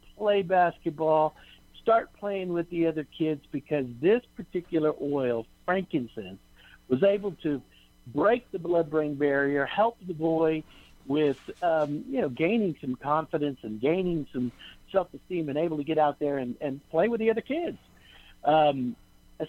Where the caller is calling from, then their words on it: Salt Lake City, Utah, United States; Just real quick, I am in Salt Lake.